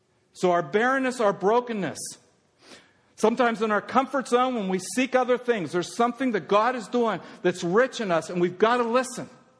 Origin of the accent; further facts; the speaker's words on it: Altoona, Pennsylvania, United States; I grew up in Altoona. By the way, I don't know how to fish.